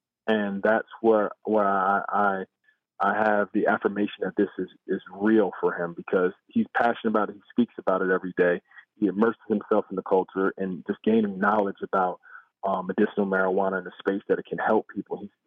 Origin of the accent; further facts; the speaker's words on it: New Jersey, United States; I was a kid from South Jersey who probably wasn't.